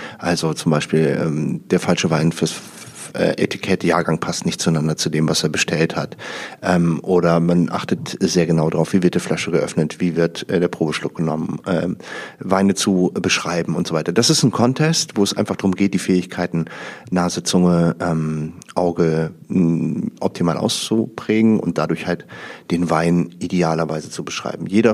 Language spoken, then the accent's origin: German; North Rhine-Westphalia, Germany; ich komme aus dem Rheinland ursprünglich, also rund um Düsseldorf, Niederrhein. Und da ist der Dialekt ein bisschen ähnlich wie im Holländischen